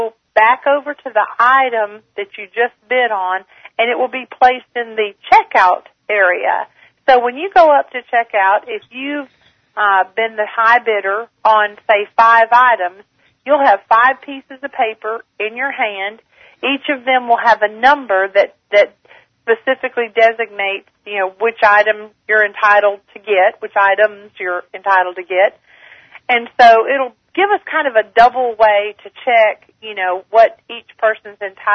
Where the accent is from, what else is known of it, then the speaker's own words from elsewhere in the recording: Nashville, Tennessee, United States; Country Music USA, which, of course, is my hometown, Nashville, Tennessee.